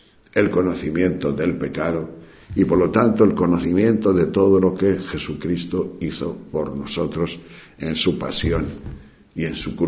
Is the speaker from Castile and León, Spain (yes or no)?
yes; Tejerina, Castile and León, Spain; En mi pueblo, que es un pueblo de la provincia de León, que se llama Tejerina